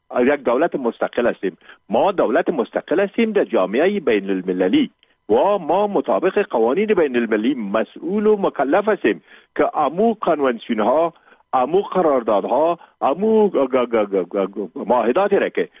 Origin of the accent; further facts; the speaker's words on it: Afghanistan; ما افغان هستیم